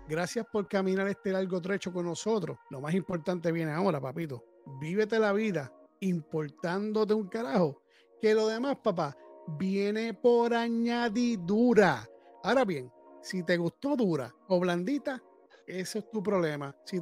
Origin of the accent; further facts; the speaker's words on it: Puerto Rico; Y más para nosotros, que somos puertorriqueños, nos crían con carbohidrato y fritura y fritura y fritura